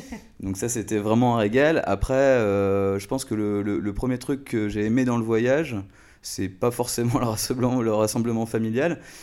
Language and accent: French; Paris, Île-de-France, France; born there; J'ai des grands-parents alsaciens et nantais. Donc quelque part, je ne suis pas parisien pure souche, même si je suis né à Paris.